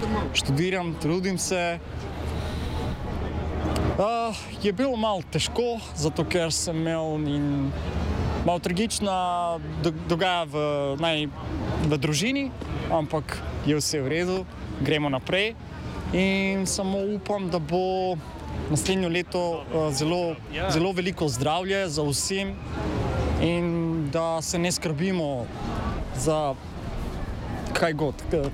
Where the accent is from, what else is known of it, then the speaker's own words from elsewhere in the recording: North Macedonia; Slovenian is a second language; now in Slovenia; prihajam iz Makedonije, sem star že 30 let